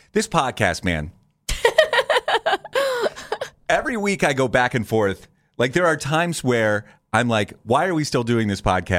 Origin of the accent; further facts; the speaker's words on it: Canton, United States; I remember when I grew up in Canton, when I was like really young, they would have trick-or-treat